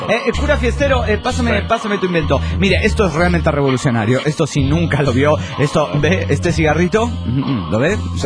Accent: Tuxtla Gutiérrez, Chiapas, Mexico; desde Tutla, Gutiérrez, Chiapas, ya habiendo regresado de mi viaje a Cuernavaca, Morelos

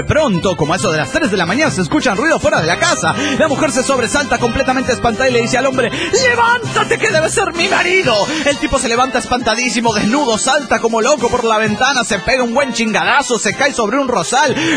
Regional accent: Guadalajara, Jalisco, Mexico; de Guadalajara, Jalisco, México.

